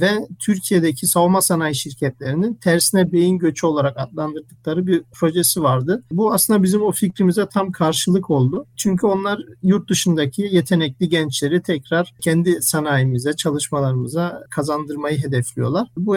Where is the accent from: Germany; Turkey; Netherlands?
Germany; Almanya'da doğup büyüdüm. Üniversiteyi de orada tamamladım.